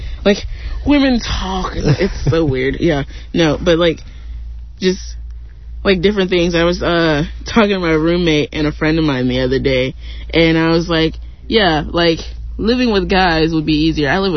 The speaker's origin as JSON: {"language": "English", "town": "Detroit", "region": "Michigan", "country": "United States", "tie": "born there", "said": "Anyways, I was born in Detroit. I have an excuse."}